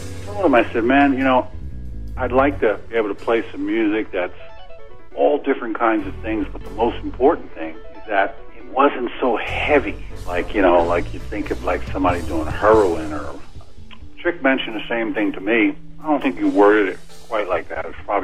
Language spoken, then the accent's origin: English; Philadelphia, Pennsylvania, United States; We were playing in Philadelphia, my hometown.